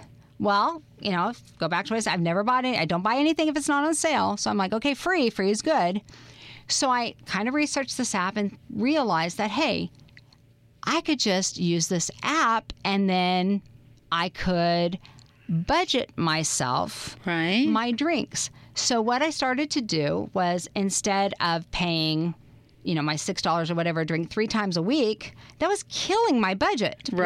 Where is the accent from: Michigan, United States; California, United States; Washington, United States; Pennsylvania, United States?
Washington, United States; Seattle; And I was so excited because I am originally from Seattle. So Starbucks is part of my DNA.